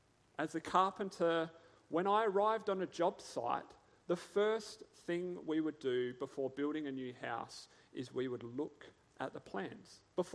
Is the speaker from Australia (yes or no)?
yes; Coober Pedy, South Australia, Australia; For myself, growing up in Cooper Pedy, one of the things that I loved to do was build things. We had sadly nothing else to do in Cooper Pedy